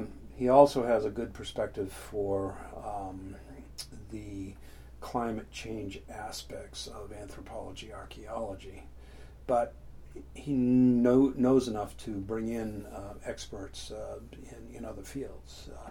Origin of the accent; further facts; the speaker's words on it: Maine, United States; also born or lived in Florida; having been born and raised in Maine, the opportunity to interview for a job back here in Maine was too good to pass up.